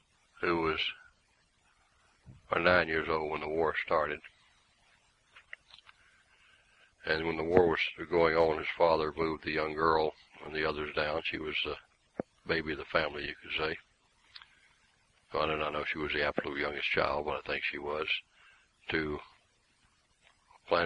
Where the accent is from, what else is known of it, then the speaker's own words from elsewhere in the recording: the South, United States; He fought for the Union against the South, and I grew up in the South, and I understand the war between the states in a tremendous way